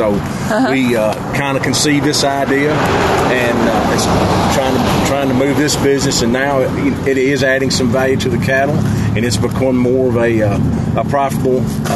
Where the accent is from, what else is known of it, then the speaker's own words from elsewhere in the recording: Guthrie, Kentucky, United States; I grew up in Guthrie, Kentucky, but there was a mystique about Adams that always drew me here.